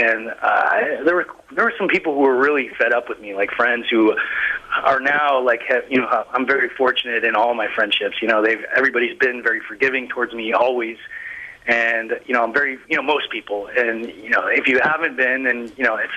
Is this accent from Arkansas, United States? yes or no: no; Denver, Colorado, United States; No, I spent a good part of my life growing up in Denver, and like, you know, I love the fact, you know, I can go and see my family there